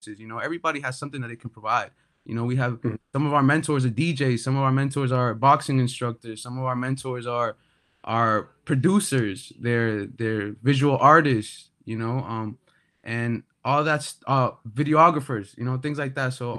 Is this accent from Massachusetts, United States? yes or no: yes; Chelsea, Massachusetts, United States; I'm from Chelsea, Massachusetts